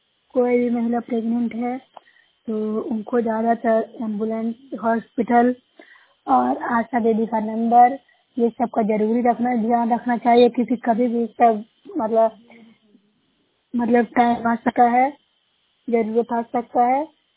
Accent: Bihar, India; मैं नवसाई सेक्शन से हूँ, जिला नालंदा से हूँ।

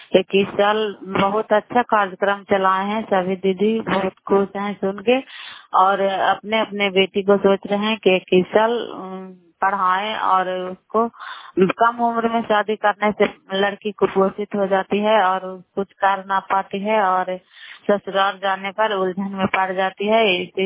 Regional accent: Laijganj, Bihar, India; नालंदा जिला कराय ब्लॉक मकराता पंचायत ग्राम लाइजगंज की निवासी हूँ

